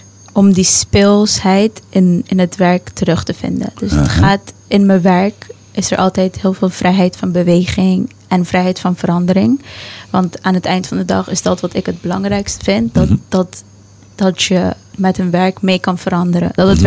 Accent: Curaçao; Maar wij zijn op Curaçao opgegroeid.

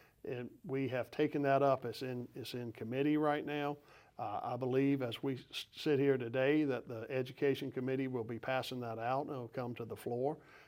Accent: Sumter, South Carolina, United States; I'm from Sumter

